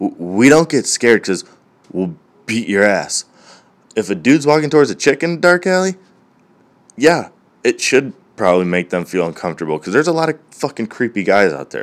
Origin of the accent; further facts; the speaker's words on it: Parma, Ohio, United States; Look, I'm from Cleveland, Parma, whatever, same thing.